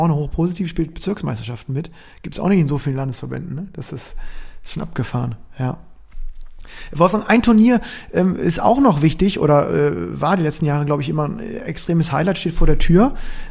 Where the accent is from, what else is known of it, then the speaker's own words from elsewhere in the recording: Berlin, Germany; Kann ich als Berliner für den WDTV?